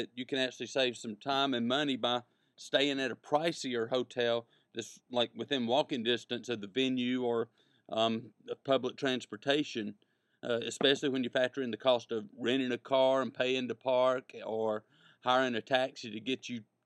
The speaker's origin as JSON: {"language": "English", "region": "the South", "country": "United States", "said": "And yes, I did end my sentence with a preposition, but we're up against a break and I'm from the South, so it's okay."}